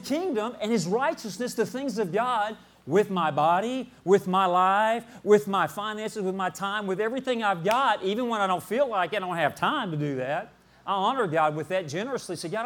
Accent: Arkansas, United States; Now, I'm from Arkansas, and I always have to say that to kind of give you a foundation.

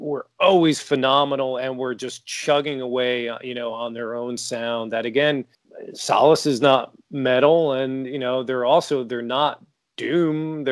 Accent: Parsippany, New Jersey, United States; I grew up in Parsippany, New Jersey, where I'm gonna lay claim to fame to.

